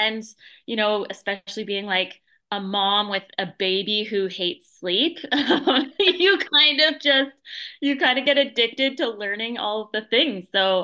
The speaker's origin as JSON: {"language": "English", "country": "Canada", "said": "I'm Canadian, but I did get my master's in Detroit"}